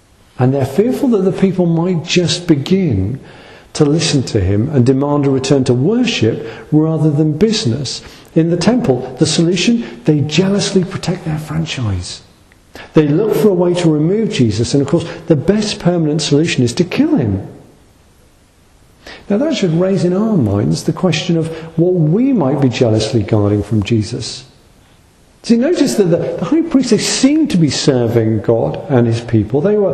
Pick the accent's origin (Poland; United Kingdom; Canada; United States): United Kingdom; That's how we are, isn't it, as British people?